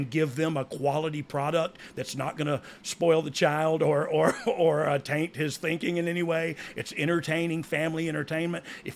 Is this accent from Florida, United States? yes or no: yes; Pensacola, Florida, United States; So I had to do Finn – Seth Rollins versus Cody here in Pensacola, my hometown of Pensacola, for the live event because somebody got injured.